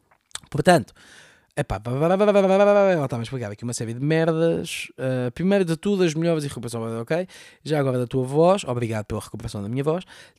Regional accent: Lisbon, Portugal; also born or lived in Almada; E eu cresci em Chelas, que vivi em Chelas até os meus 10 anos. Depois basei para a Encarnação.

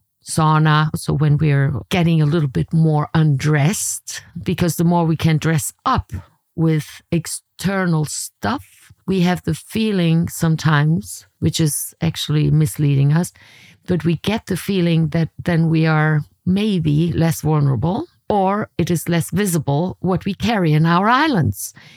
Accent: Germany; Let's not forget, I was born and raised in Germany and I traveled there from Europe.

